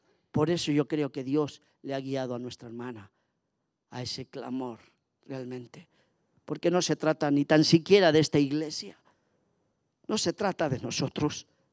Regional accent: Spain; como decimos en mi tierra y decimos en España ese refrán

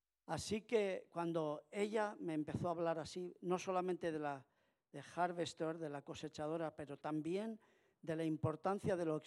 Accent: Castile, Spain; como yo lo recuerdo en mi tierra castellana, donde había mucho cereal

